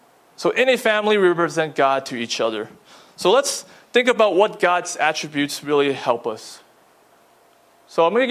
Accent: United States; Yeah, I'm talking Fahrenheit because we're American.

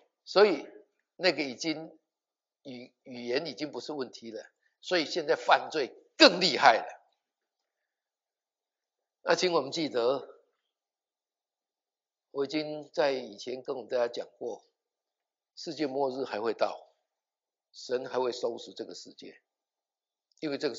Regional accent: Taiwan; 我从台湾来的哈，我讲的普通话你们听起来就怪怪的

